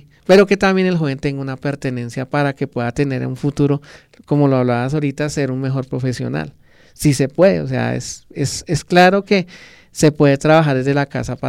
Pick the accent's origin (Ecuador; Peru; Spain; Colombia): Colombia; Soacha, Cundinamarca; Yo me crié aquí en Soacha